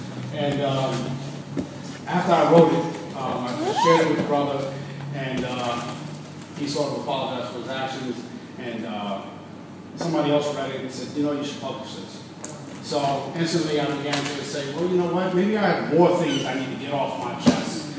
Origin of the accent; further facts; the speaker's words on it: Israel; even though I grew up overseas. I grew up in Israel, where they were about 20 years behind the United States.